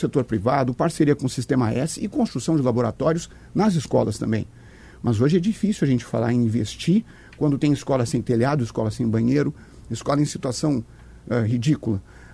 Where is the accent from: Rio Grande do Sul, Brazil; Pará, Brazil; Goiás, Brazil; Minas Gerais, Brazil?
Rio Grande do Sul, Brazil; Eu também defendo, como bom gaúcho